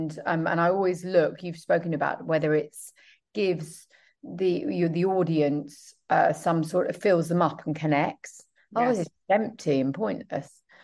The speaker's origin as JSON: {"language": "English", "country": "United Kingdom", "said": "Look, I'm British, so it's fine."}